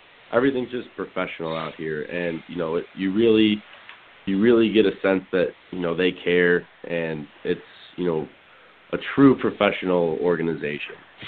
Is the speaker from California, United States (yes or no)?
no; Chicago, Illinois, United States; I'm from Chicago, so I was planning on just staying home